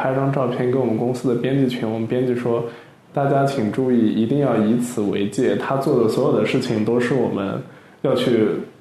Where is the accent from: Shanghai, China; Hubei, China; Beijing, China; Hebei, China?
Shanghai, China; 就我作为一个上海人极其的喜欢北京。